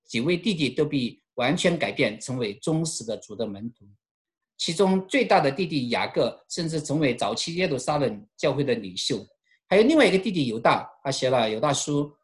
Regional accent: China; 多马曾经到中国来传福音，使我们中国人与这个福音有份。

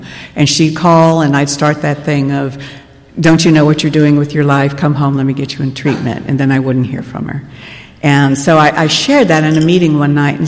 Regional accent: Miami, Florida, United States; moved away as an adult; I grew up in Miami, and when we left Miami, I did not tell her birth father where we were going.

